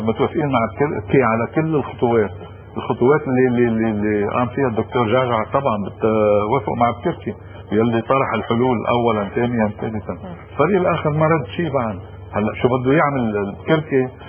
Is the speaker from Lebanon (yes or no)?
yes; Lebanon; لكن المؤسف انه نحن كلبنانيين صرنا نعتبرها